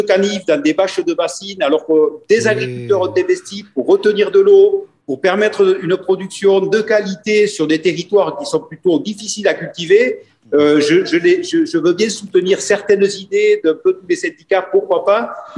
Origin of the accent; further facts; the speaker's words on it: Nouvelle-Aquitaine, France; puisque vous avez dit que je venais des Pyrénées-Atlantiques